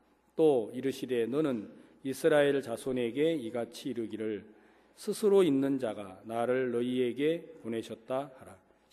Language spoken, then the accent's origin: Korean; South Korea; born there; 한국에서 태어난 게 참 제게 큰 행복이구나.